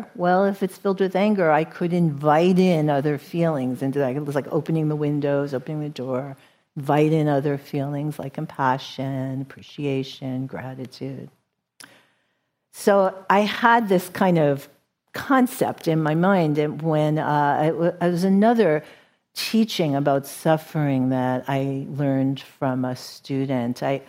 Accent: New York, United States; I grew up in New York.

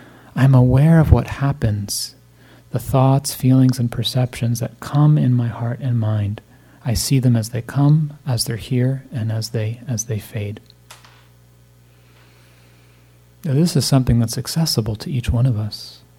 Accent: New Jersey, United States; I grew up in New Jersey here, so, you know, East Coast winters, and it was a wool turtleneck.

